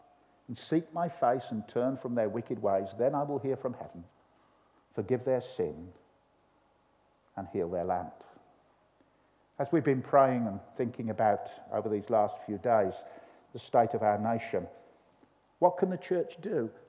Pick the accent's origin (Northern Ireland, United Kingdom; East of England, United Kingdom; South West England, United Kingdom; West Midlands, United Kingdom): West Midlands, United Kingdom; Birmingham; moved away; When I was a little boy growing up in Birmingham